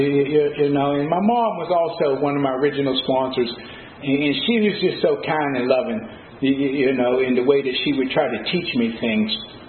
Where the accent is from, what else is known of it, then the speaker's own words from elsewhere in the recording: Pittsburgh, Pennsylvania, United States; I grew up in Homewood Brushton, and Homewood Brushton is like any ghetto USA.